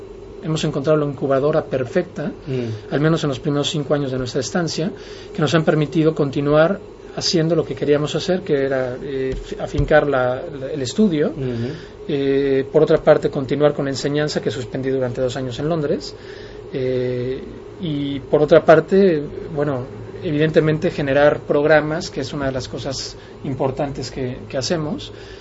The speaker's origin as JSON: {"language": "Spanish", "region": "Mexico City", "country": "Mexico", "said": "yo soy de la Ciudad de México, viví mucho tiempo en provincia, en un entorno de mucha paz que me permitió pues adentrarme en muchos temas antes de tiempo. Posteriormente hago un viaje a Chicago, en donde decido estudiar arquitectura."}